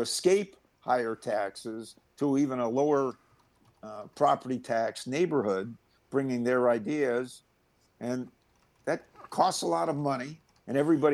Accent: Minneapolis, Minnesota, United States; now in Edina, United States; I moved to Edina from Minneapolis. One, it was changes at the time that Minneapolis was making with schools. So they were in my little district of southwest Minneapolis.

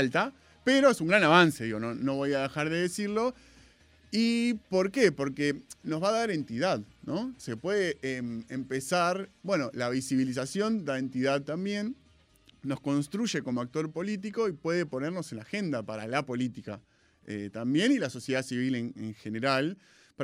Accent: Argentina; ir a Brasil y que no me crean cuando decía, no, soy argentino, no me cree.

